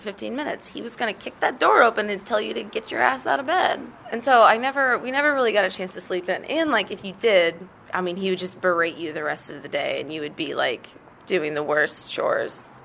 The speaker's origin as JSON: {"language": "English", "town": "Bethany", "region": "Missouri", "country": "United States", "said": "I come from Bethany, Missouri, which is a small town in the northwest corner of Missouri."}